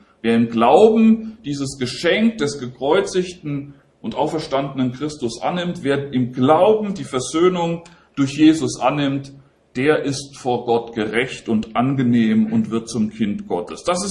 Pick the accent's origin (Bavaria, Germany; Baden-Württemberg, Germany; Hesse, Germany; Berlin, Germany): Hesse, Germany; also born or lived in Japan; Ich bin aus dem Hessenland, aus der Nähe von Marburg. Dort bin ich aufgewachsen, bin ich in die Schule gegangen, habe ich auch studiert. Dann später waren meine Frau und meine Kinder in Japan. Wir waren dort einige Jahre tätig. Und danach sind wir nach Gießen gekommen.